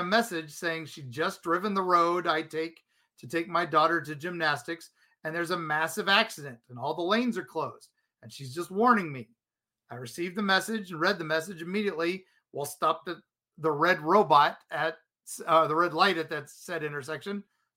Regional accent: South Charleston, West Virginia, United States; I grew up in South Charleston, West Virginia.

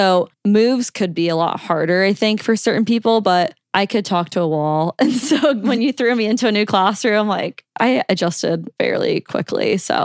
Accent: Omaha, Nebraska, United States; also born or lived in Texas / Georgia; we moved to Omaha, Nebraska. So I had moved a few times. I mean, obviously, I would definitely say I'm from Omaha. I don't really claim Texas or Georgia very much.

